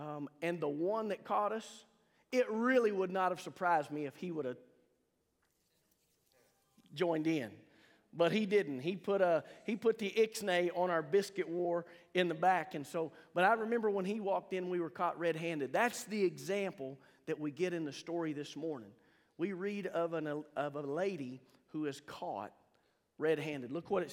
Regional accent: Altus, Oklahoma, United States; I remember for me when I was growing up in Altus, kind of one of the places where a lot of the high schoolers worked

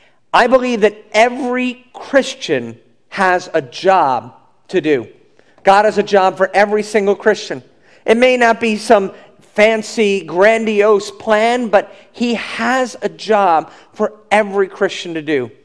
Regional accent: South Huntington, New York, United States; And she said, "Well, I was raised in South Huntington." I said, "You were, so was I."

